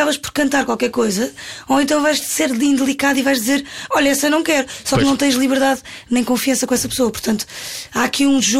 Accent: Algarve, Portugal; Eu cresci muitos anos no Algarve, as janeiras iam bater à porta.

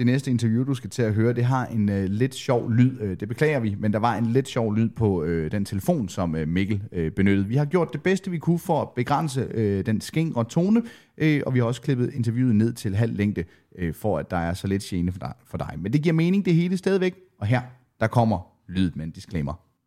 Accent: North Denmark Region, Denmark; Nu er vi jo nordjyder.

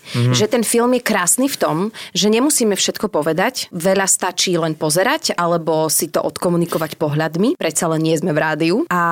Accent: Bratislava, Bratislava Region, Slovakia; keďže ja som teda z Bratislavy, tak som bola medzi nimi.

